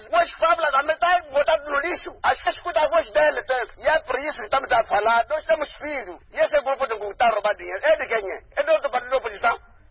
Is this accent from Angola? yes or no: yes; Moxico, Angola; Sou natural do Mochico, vim parar aqui no Quadra Sul.